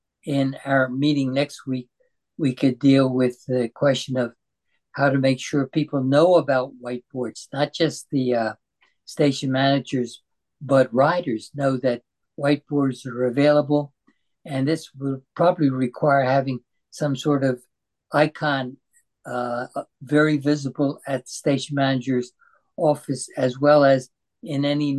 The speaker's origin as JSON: {"language": "English", "country": "United States", "said": "We're from Montgomery County"}